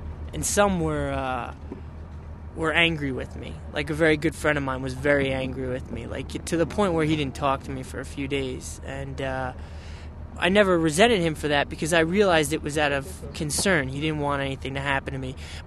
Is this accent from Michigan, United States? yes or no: no; New York, United States; I'm from New York, Long Island. 29 years old.